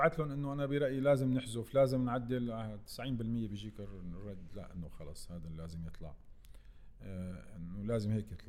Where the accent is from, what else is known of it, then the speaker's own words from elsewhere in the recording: Syria; يعني أنا في سوريا يهمني أنا كسوري ويهمني أيضا السوريين،